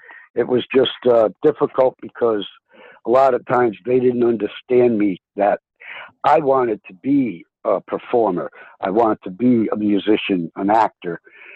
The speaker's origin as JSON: {"language": "English", "region": "Rhode Island", "country": "United States", "tie": "born or raised there", "also_born_or_lived": "California", "said": "And then we moved back from California to New England, basically Rhode Island, where I grew up."}